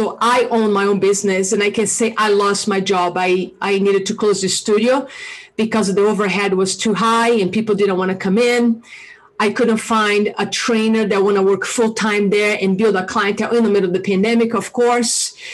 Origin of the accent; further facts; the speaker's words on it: Brazil; English is a second language; moved away as an adult; now in Boulder, United States; I'm originally from Brazil. And I've been living in the United States, Boulder, Colorado, for like 20 years now. And I've been in the United States for over 25 years. And the accent is still here and always will be here.